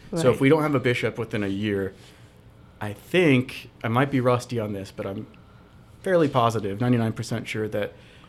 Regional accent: Louisville, Kentucky, United States; growing up in Louisville, it's a pretty Catholic city, and my neighborhood was Catholic.

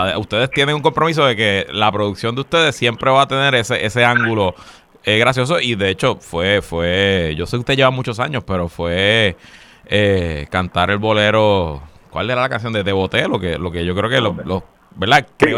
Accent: Puerto Rico; Siempre ha habido sargazo en nuestras playas, somos un país caribeño

